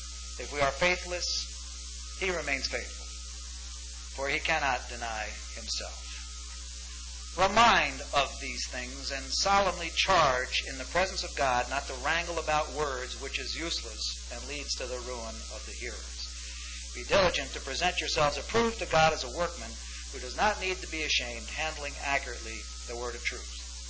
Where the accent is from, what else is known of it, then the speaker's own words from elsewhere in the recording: New York, United States; I come from New York.